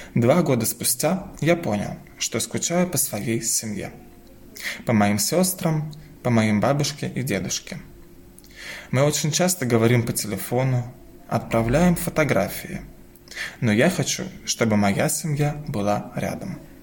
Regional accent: Russia; moved away; Я уехал из России 3 года назад.

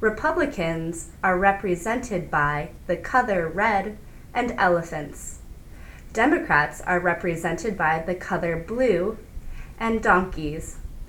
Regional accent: Chicago, Illinois, United States; I'm from Chicago.

